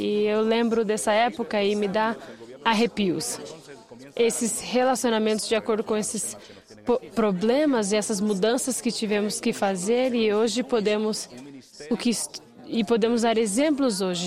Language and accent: Portuguese; Honduras; Portuguese is a second language; Eu sou de Honduras e para aqueles que gostariam de ter uma referência, estamos na América Central, um país de pessoas extraordinárias